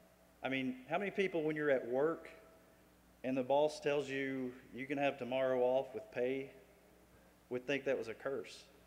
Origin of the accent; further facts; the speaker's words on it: United States; Because I'm American.